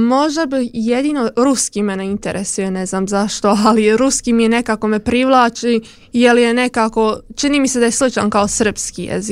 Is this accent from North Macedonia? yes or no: no; Japan; also born or lived in China; ja sam rođena u Japanu.